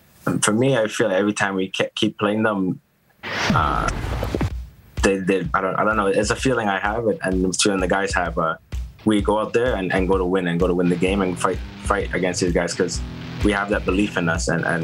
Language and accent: English; Canada; It's we're Canadian, you guys. They're American, so it'll always be a fight.